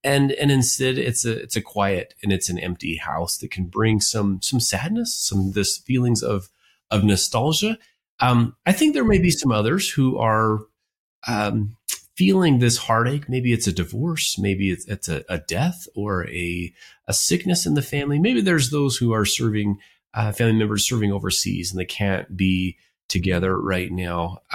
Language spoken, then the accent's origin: English; Payson, United States; growing up in Payson, we would take, I think maybe it may have been the 23rd, 24th, we would line up all the presents underneath the tree.